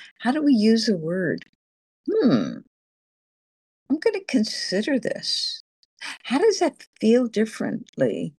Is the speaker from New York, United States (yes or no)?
yes; New York, United States; I grew up in New York, crossing the street.